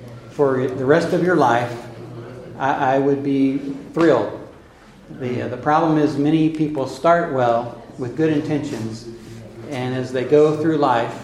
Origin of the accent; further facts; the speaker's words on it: Oklahoma City, Oklahoma, United States; now in Yaoundé, Cameroon; I'm a layman from Oklahoma City, Oklahoma